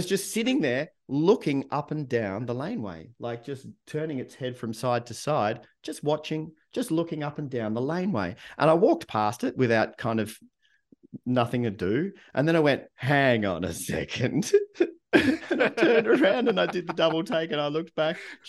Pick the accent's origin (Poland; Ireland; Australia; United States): Australia; Melbourne, Victoria; I grew up in Melbourne, Australia, right?